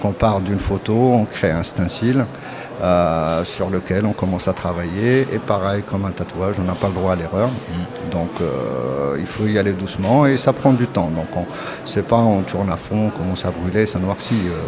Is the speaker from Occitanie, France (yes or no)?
no; Le Mans, Pays de la Loire, France; J'ai failli faire tout ce qui est automoto, comme je suis du Mans.